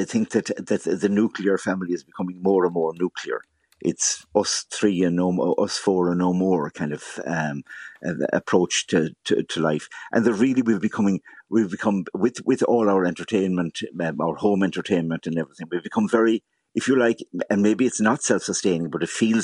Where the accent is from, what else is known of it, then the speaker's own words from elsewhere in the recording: Munster, Ireland; I come from West Limerick, and they'd come to the area and visit all their cousins and then go back to Dublin.